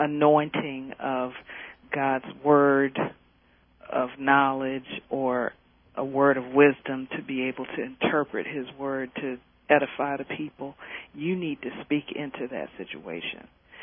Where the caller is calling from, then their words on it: Atlanta, Georgia, United States; I'm from Atlanta, Georgia.